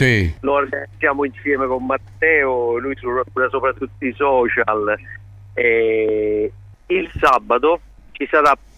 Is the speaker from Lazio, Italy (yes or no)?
no; Naples, Campania, Italy; Sì, io sono originario di Napoli, quindi la conosco bene.